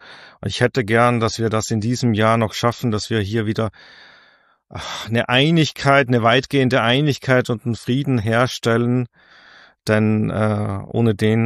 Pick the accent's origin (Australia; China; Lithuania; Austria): Austria; ich komme ja aus Österreich, ich bin österreichischer Staatsbürger